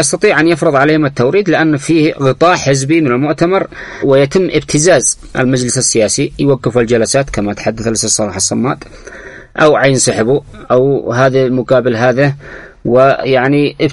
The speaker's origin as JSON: {"language": "Arabic", "country": "Yemen", "said": "نحن كشعب يمني"}